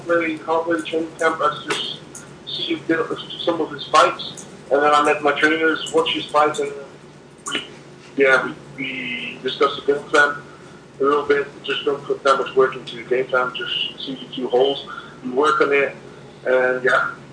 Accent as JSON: {"language": "English", "country": "Spain", "second_language": "English", "moved": "yes", "lives_now": "Netherlands", "said": "my family gave me it because I came from Spain. I used to live in Spain. Then I moved over to Holland"}